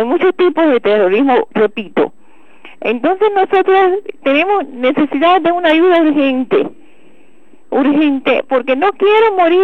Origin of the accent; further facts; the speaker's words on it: Cuba; yo, como ciudadana cubana, no veo que no tengo por qué morir quemada